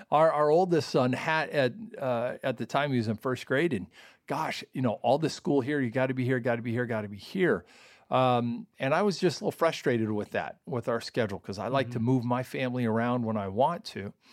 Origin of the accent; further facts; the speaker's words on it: Canada; born there; My folks are from the States, but when I was before I was born, they moved to Canada, started a Christian school. I was born in Canada